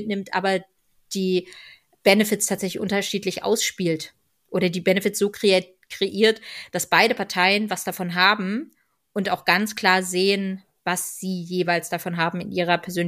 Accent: Northern Germany, Germany; ich komme ja aus Norddeutschland

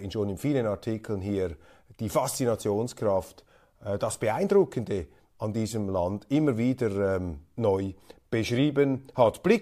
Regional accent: Switzerland; Und meine Bitte auch als Schweizer Milizpolitiker lautet, liebe NZZ, lieber Erik Ueyer, vergessen Sie nicht ganz die gute alte Schweiz.

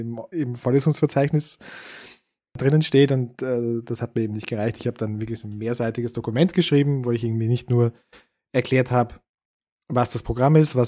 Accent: Austria; now in Germany; wenn man irgendwie als Österreicher in Deutschland ist

